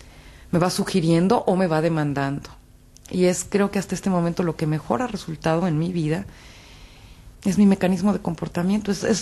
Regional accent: Mexico; now in Bosnia and Herzegovina; la oposición puede impulsar un pequeño paso hacia un cambio democrático en mi país. Tengo necesidad de volver a México y de volver a México a participar.

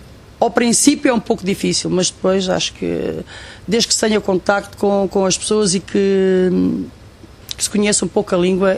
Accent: Setúbal, Portugal; now in Bern, Switzerland; Eu venho do sul de Portugal, eu venho perto de Lisboa, de Setúbal, e estou na Suíça há 23 anos já, aqui.

